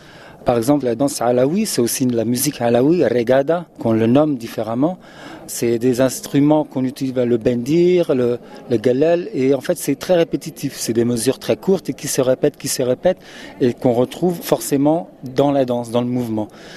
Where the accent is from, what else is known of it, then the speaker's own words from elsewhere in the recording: Portugal; même si je suis portugais